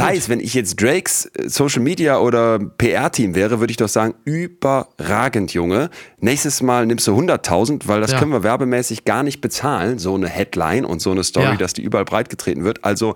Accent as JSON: {"language": "German", "town": "Solingen", "region": "North Rhine-Westphalia", "country": "Germany", "tie": "born or raised there", "said": "Ich bin in Solingen groß geworden"}